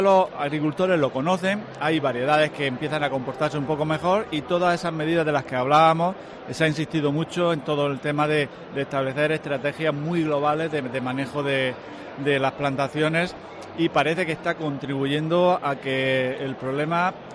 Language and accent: Spanish; Region of Murcia, Spain; en la región de Murcia, que es de donde vengo yo